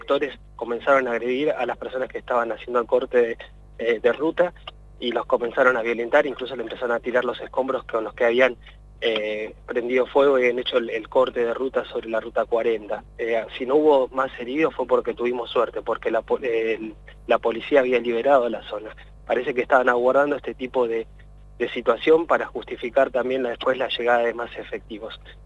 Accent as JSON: {"language": "Spanish", "town": "San Carlos de Bariloche", "region": "Río Negro", "country": "Argentina", "tie": "born or raised there", "lives_now": "El Bolsón, Argentina", "said": "Yo mismo soy de San Carlos de Bariloche, nacido en San Carlos de Bariloche, y en estos momentos he elegido Bolsón para vivir"}